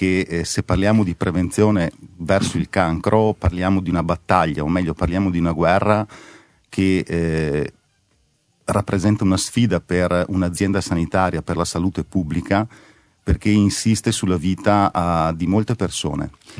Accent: Veneto, Italy; Io sono veneto.

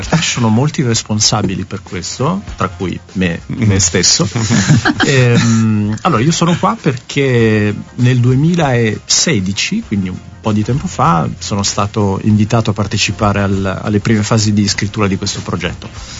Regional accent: Sardinia, Italy; now in Trentino, Italy; Io sono arrivato qua in Trentino nel 2003 più o meno. Io sono sardo, sono venuto qua per il dottorato.

